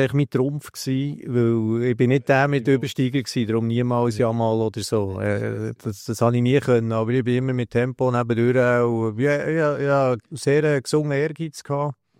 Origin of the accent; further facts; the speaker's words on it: Belp, Bern, Switzerland; als Kind, ich bin in Belp aufgewachsen